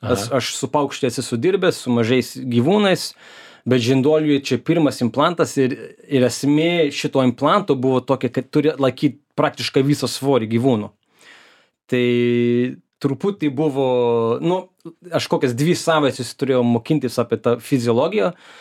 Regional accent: Melbourne, Victoria, Australia; aš tai iš Melbourne'o

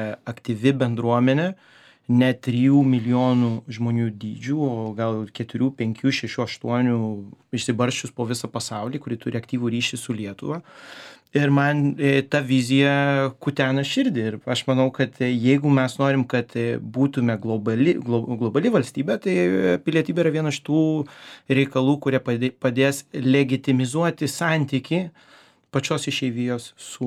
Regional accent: Colombia; also born or lived in Lithuania; Aš esu kolumbietis, aš esu lietuvis, aš taip pat esu muzikantas, aš esu žmogus, kuris turi tam tikrą tikėjimą.

